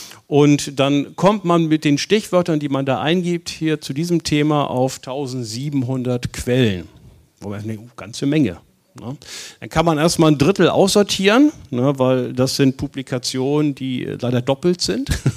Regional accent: Germany; denn ich komme ja aus Deutschland, dann machen wir es Deutsche, ne?

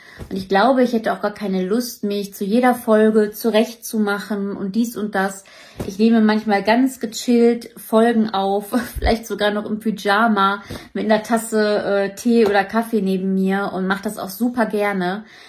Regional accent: North Rhine-Westphalia, Germany; ich komme aus dem Raum Kreis Herford, Kreis Minden-Lübbecke.

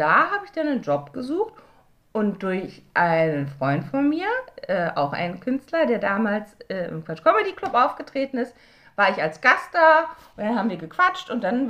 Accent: Berlin, Germany; ich bin in Heiligensee aufgewachsen.

